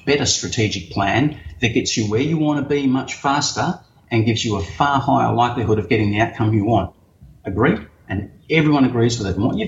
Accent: Australia; Of course, that comes from being Australian. We are very simple people.

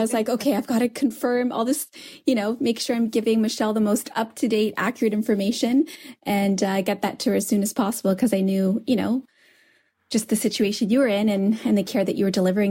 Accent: Ontario, Canada; I'm actually from Canada, Ontario, just north of Toronto.

